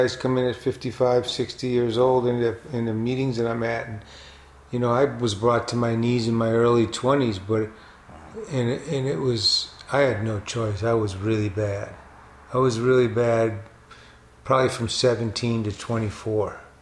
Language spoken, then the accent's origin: English; Detroit, Michigan, United States; Because my father, I grew up in Detroit